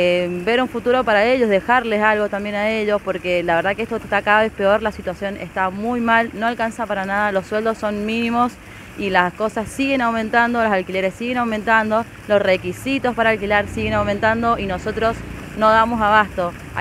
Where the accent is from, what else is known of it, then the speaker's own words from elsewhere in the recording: Guaymallén, Mendoza, Argentina; de Gualmallén.